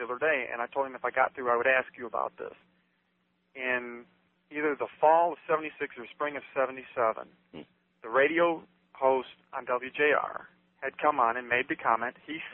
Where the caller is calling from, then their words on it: Muscle Shoals, Alabama, United States; Okay, I'm calling from Muscle Shoals, Alabama.